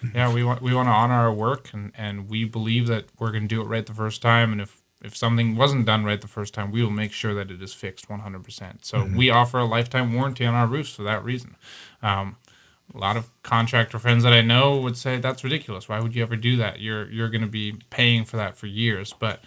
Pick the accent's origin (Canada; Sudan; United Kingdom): Canada; also born or lived in Germany; now in United States; But I was born in Germany, and then I grew up many of my years in Canada before moving down here.